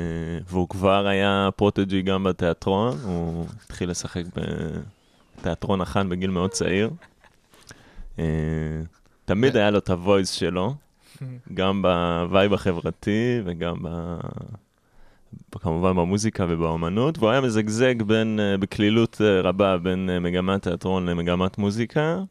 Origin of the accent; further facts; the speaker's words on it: Jerusalem, Jerusalem District, Israel; born there; now in Tzur Hadassah, Israel; כן, לא, נולדתי אבל בירושלים, שכונת גילו.